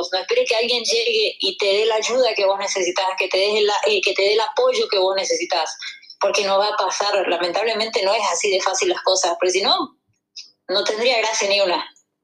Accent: Chaco, Argentina; mirá de dónde salí del interior de Chaco, donde ni siquiera hay una pista adecuada. La pista de mi ciudad sigue siendo de césped como era cuando yo tenía 14 años.

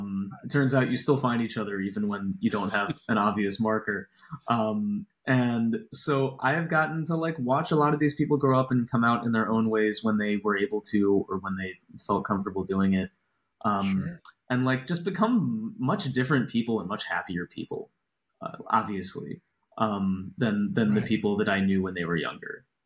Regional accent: Virginia, United States; We all grew up and went to the same school system in Northern Virginia, in the, nice, the DC suburbs, which was a lovely place to grow up.

